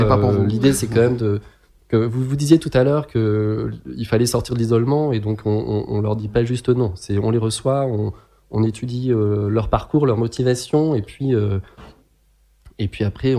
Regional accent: Grenoble, Auvergne-Rhône-Alpes, France; Moi, je suis de Grenoble.

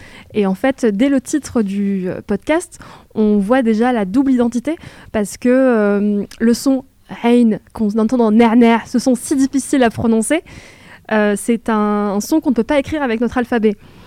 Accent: France; accent: French; j'ai un accent français, je l'assume

